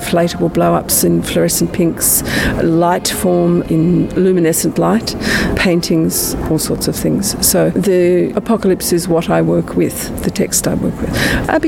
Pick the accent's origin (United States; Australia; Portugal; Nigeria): Australia; born there; also born or lived in London; I'm an Australian, born in London.